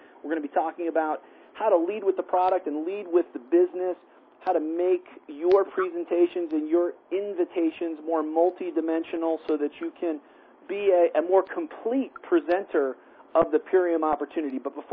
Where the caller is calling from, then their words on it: Colorado, United States; I'm calling in from Colorado tonight